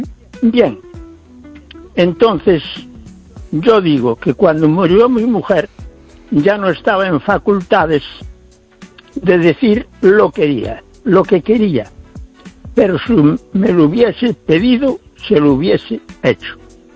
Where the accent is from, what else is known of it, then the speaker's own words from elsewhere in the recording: Ferrol, Galicia, Spain; Yo, como soy buen español, me considero muy español y ferrolano, tengo mis creencias en la medida. Y soy no un católico muy forof